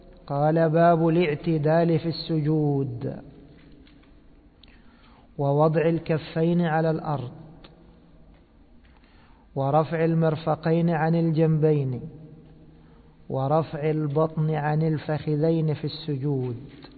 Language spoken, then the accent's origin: Arabic; Egypt; نحن عندنا في مصر في شيء مشهور